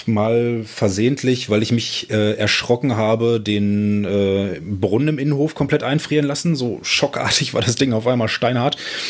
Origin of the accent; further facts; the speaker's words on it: Dresden, Saxony, Germany; moved away; Also ich komme aus Dresden und da bin ich aufgewachsen und ja, etwa seit einem Jahr bin ich jetzt hier in der Stadt